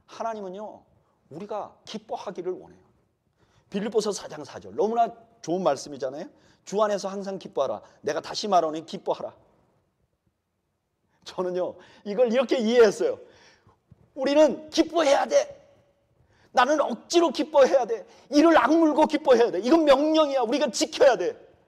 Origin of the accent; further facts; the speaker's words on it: South Korea; 특히 한국에서 자란 우리는 지독한 경쟁력 속에서 살아왔어요.